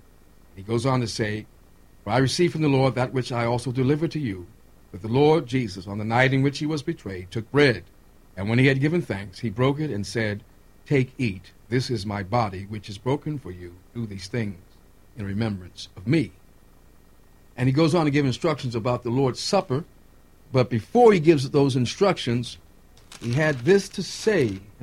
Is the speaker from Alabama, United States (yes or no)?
no; New Orleans, Louisiana, United States; I'm from New Orleans. I've seen plenty of Mardi Gras, participated in them.